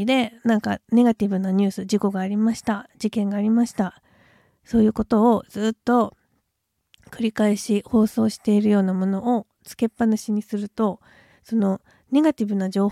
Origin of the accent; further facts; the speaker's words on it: Tohoku, Japan; 私はまあ東北出身なので東北の震災の時とかも、記憶に残っていて忘れられないですけれども